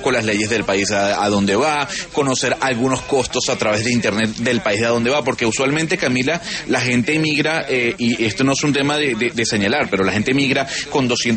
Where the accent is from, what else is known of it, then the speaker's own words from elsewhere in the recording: Venezuela; se lo digo como venezolano, y mis compatriotas en la mesa lo pueden certificar